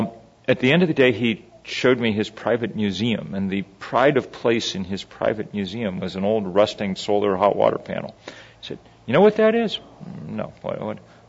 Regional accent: Vermont, United States; I bring you good tidings from my home state of Vermont, the only state in the union that's banned fracking at this point.

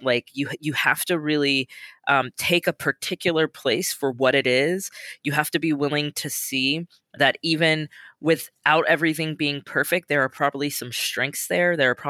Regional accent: Omaha, Nebraska, United States; also born or lived in Bay Area; now in Los Angeles, United States; when I think about my different experiences growing up in Omaha, going to law school at Stanford and living in the Bay for about 7 years, and then moving down to LA, where I've been since 2012

